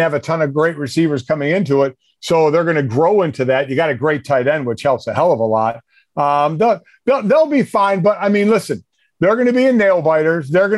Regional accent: Philadelphia, Pennsylvania, United States; And I came from Philly where it's for real.

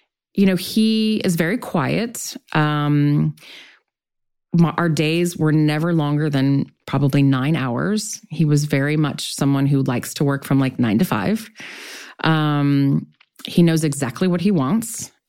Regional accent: Long Beach, California, United States; I grew up in Long Beach. I, you know, went to normal school. I didn't go to private school. Like, we didn't have a lot of money.

